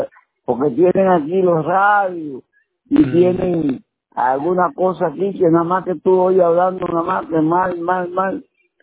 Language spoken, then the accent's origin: Spanish; Cuba; now in Miami, United States; Yo soy cubano y llevo aquí casi 60 años.